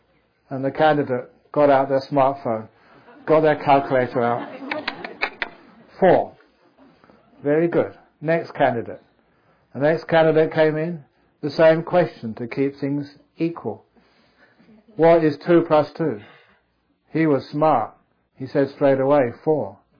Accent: England, United Kingdom; born there; I was born in England

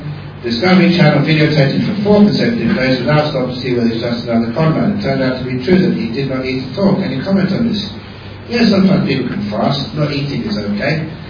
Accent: London, United Kingdom; Look, I came from the West, London. It's not a paradise. It's freezing cold.

